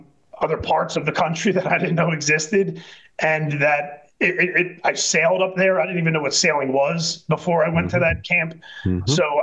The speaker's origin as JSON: {"language": "English", "town": "Philadelphia", "region": "Pennsylvania", "country": "United States", "tie": "born or raised there", "said": "I grew up in a row home in Philadelphia, a very blue-collar neighborhood, and I'm an only child."}